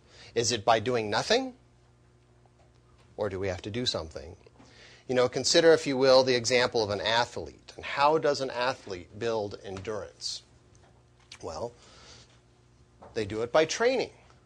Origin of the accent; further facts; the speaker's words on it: California, United States; You know, I grew up in California, and I experienced several earthquakes in my life, some of them very large earthquakes.